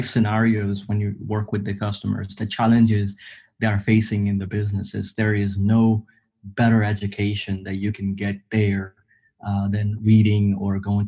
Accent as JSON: {"language": "English", "country": "Nepal", "moved": "as an adult", "lives_now": "United States", "said": "So, you know, my beginning, I'm from Nepal. I came here in US back in 2003 to go to school."}